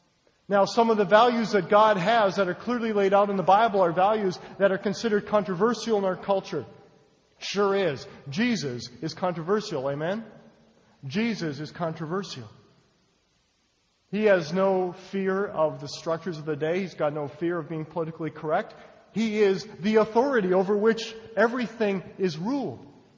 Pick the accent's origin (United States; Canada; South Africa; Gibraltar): Canada; I grew up in Canada where the healthcare system is totally socialized.